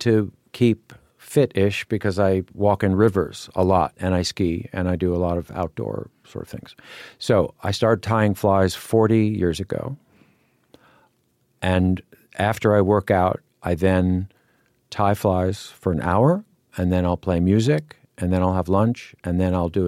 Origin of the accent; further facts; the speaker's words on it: New York City, New York, United States; I always liked being in the outdoors, and this was this weird thing growing up in New York City.